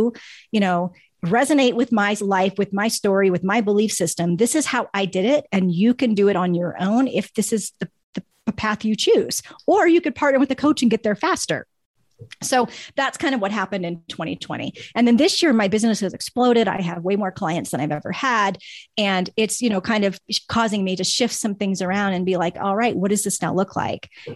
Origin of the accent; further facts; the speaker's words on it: East Coast, United States; now in Denver, United States; Well, we're from the East Coast. We know what that traffic looks like.